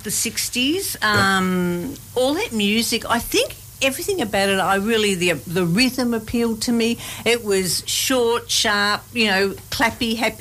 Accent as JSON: {"language": "English", "town": "Box Hill", "region": "Victoria", "country": "Australia", "tie": "born or raised there", "said": "so I lived in Box Hill really all my growing up year"}